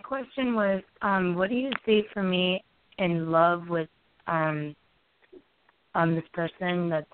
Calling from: Omaha, Nebraska, United States; Omaha, Nebraska.

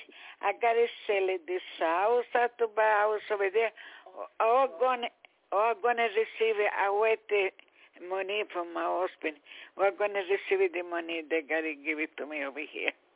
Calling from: New York, United States; New York.

